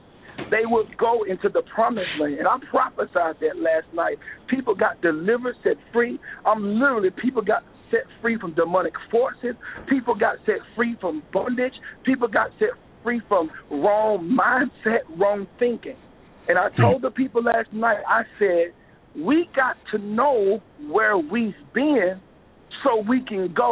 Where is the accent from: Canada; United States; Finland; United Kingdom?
United States; Louisiana; I called them sandwiches because I'm from Louisiana.